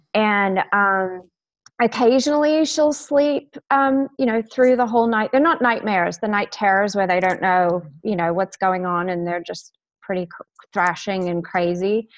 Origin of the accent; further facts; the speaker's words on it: Australia; also born or lived in Texas, United States; now in Charleston, United States; Believe it or not, I'm from Texas, but I grew up in Australia. I was okay. In second grade when my family moved there.